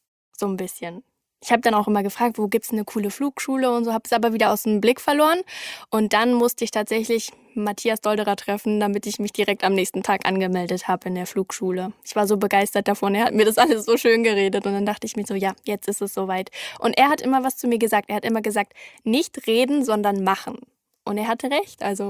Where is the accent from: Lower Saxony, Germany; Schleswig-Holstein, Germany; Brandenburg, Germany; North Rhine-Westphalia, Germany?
Brandenburg, Germany; ich bin halt in Brandenburg groß geworden